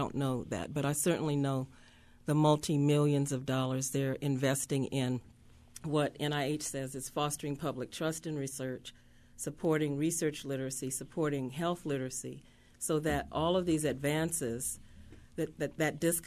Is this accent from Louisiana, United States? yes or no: yes; New Orleans, Louisiana, United States; I think from a policy, I have to weigh in because I'm from New Orleans.